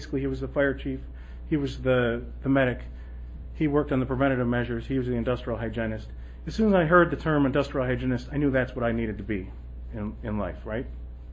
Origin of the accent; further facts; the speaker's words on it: Warren, Michigan, United States; moved away as an adult; But I grew up in Warren, Michigan. It's a suburb of Detroit. And I moved out here in 1996